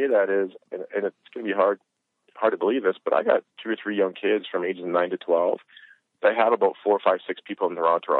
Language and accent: English; Canada; I'm Canadian